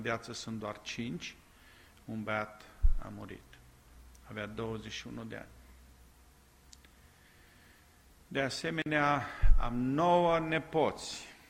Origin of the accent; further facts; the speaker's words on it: Timișoara, Timiș County, Romania; eu sunt din România, vin din Timișoara, unde locuiesc.